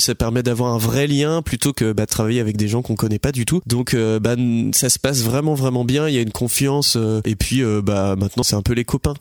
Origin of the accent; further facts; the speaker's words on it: France; on est français